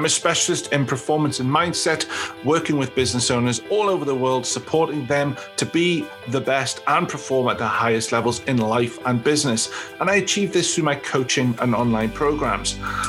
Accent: England, United Kingdom; You see, we're English. I don't even pronounce the places properly.

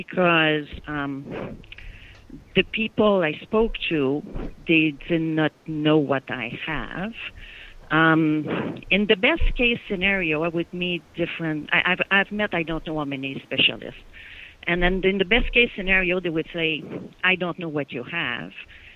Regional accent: Canada; So as a Canadian, I was not set up financially to go to another country

